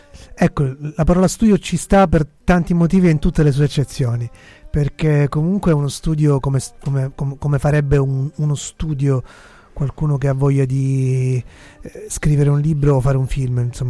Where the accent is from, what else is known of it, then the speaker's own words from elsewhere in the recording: Palermo, Sicily, Italy; mi sento isolano in più, appunto vengo da Palermo, che non ho difficoltà a definire come un'isola nell'isola